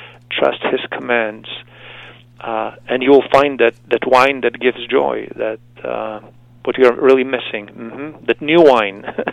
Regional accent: Poland; You know, I'm from Poland, and John Paul II was such a big influence on me as I was growing up

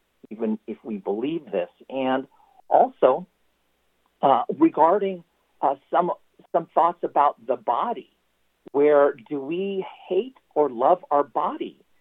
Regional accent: West Chester, Pennsylvania, United States; I'm broadcasting outside of Philadelphia. My hometown's here in Westchester, Pennsylvania.

